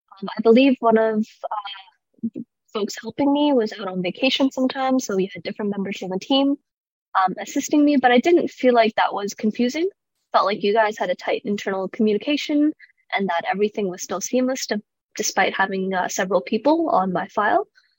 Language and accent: English; Vancouver, British Columbia, Canada; now in Calgary, Canada; I'm originally from Vancouver, where kind of buying a home isn't within the realm of possibility, I guess, for someone as young as me.